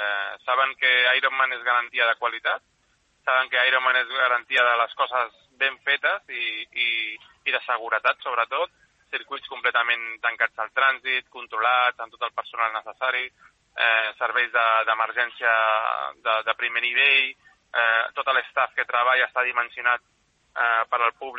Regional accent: Catalonia, Spain; les dues persones que ho portem aquí a Espanya som catalans

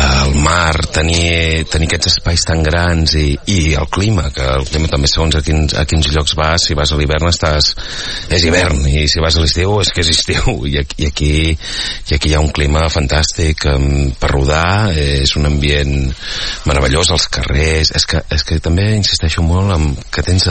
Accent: Calella, Catalonia, Spain; visc fora, visc com a un poblet a les afores de Madrid des de fa molts anys, però per mi Calella és la meva ciutat, és d'on soc i d'on em sento.

